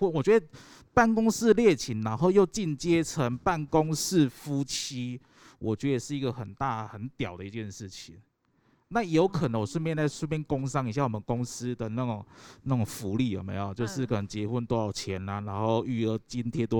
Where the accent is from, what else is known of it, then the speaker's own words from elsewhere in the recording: Taiwan; 等于是因为我是台湾人冒险泛滥的精神，我喜欢赌。